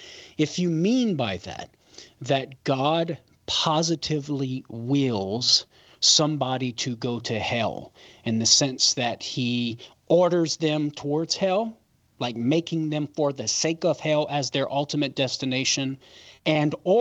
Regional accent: Louisiana, United States; And for all my Cajun friends in Louisiana, I am a disgrace as a Cajun man who cannot cook.

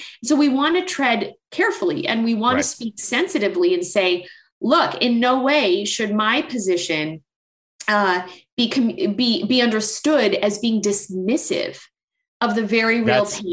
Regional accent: Canada; as a Canadian, the population in Canada is about 35 to 40 million.

